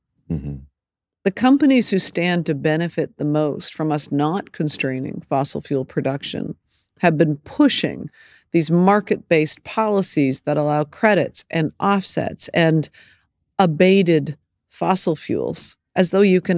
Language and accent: English; Vancouver, British Columbia, Canada; I come from Vancouver, Canada.